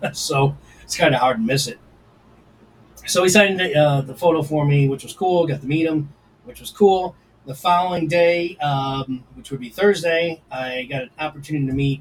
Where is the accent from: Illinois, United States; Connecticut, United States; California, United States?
Connecticut, United States; For baseball, and growing up in Connecticut, it's like either the Yankees or the Red Sox, really.